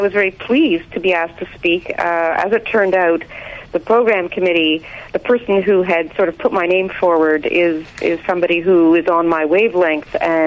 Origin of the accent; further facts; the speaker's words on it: Quebec, Canada; now in Montreal, Canada; One correction, I'm from Quebec, actually.